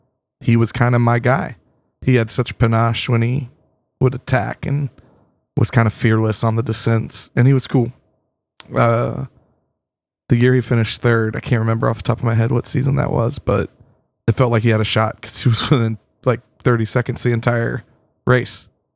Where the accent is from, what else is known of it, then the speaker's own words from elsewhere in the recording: United States; and as an American, I always just feel dumb either way.